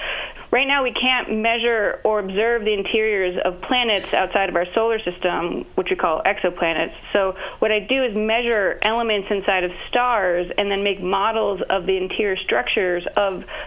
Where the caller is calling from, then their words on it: San Antonio, Texas, United States; also born or lived in Nashville / Phoenix / Los Angeles / San Francisco; I'm calling from San Antonio.